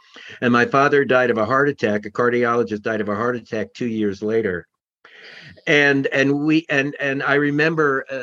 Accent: Manhattan, New York, United States; but I grew up near you in Manhattan. My father was a cardiologist

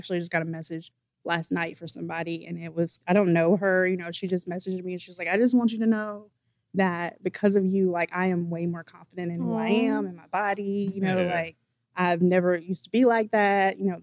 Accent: Sherrill, South Carolina, United States; Like, again, I'm from Sherrill, South Carolina.

